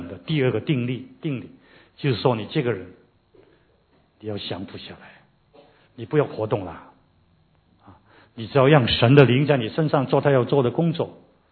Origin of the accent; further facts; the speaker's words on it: Hong Kong; Chinese is a second language; 特别我们是香港人、广东人讲普通话呢，常常会讲错的。